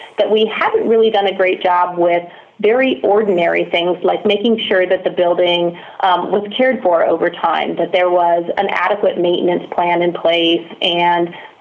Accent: California, United States; I grew up in Southern California. We always focused on things like organic foods and recycling.

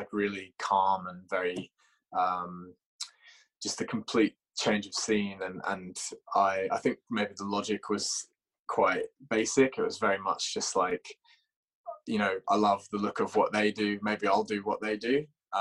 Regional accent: Toowoomba, Queensland, Australia; moved away as an adult; now in United Kingdom; moved over to the UK just over 10 years ago, probably just a few weeks ago. I'm originally from a fairly small town in Queensland in Australia called Toowoomba. Moved over here when I was 18

